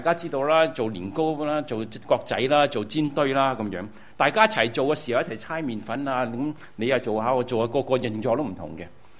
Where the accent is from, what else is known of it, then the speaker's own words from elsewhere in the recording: Guangdong, China; 我们作为中国人也是广东人。